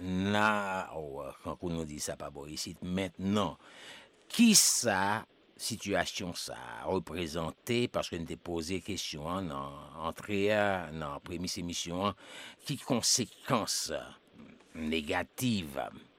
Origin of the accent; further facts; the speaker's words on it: Haiti; En tant qu'analyste politique, en tant qu'haïtien, citoyen haïtien